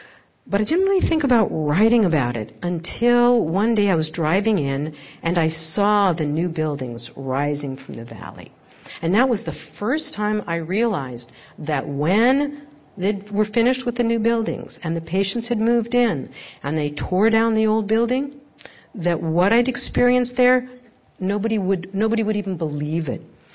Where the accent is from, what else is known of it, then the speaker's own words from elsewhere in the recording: California, United States; I mean, I honestly, as a Californian, I thought everybody knew what the Commonwealth Club was.